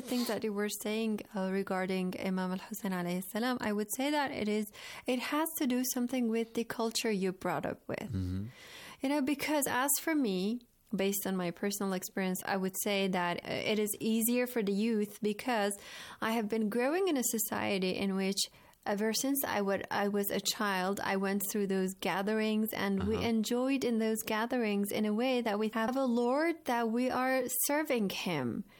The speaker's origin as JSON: {"language": "English", "country": "Iran", "tie": "born or raised there", "said": "I was raised in Iran."}